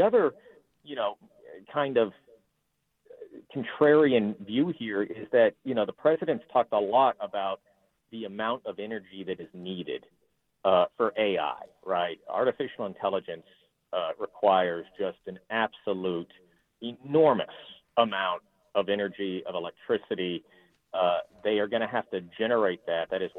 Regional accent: Texas, United States; I grew up in Texas. I had family out in West Texas, which used to be oil country, a little bit less so now.

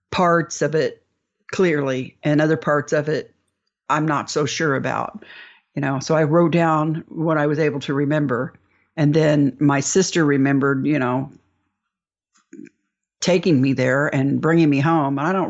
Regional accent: Indianapolis, Indiana, United States; I grew up in a rural area, and well, I lived in Indianapolis, which is not a rural area, but I grew up on the Far East Side, and out that way is a lot of farmland and open field.

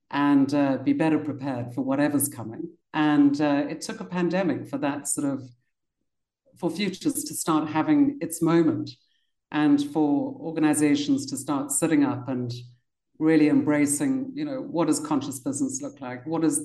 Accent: Cape Town, Western Cape, South Africa; also born or lived in London; My parents are from the UK, and I was born in Cape Town. And I got to grow up in this magical continent.

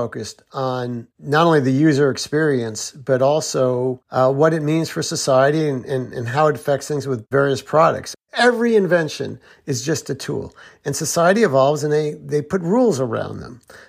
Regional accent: United States; I'm a parent. I'm an American.

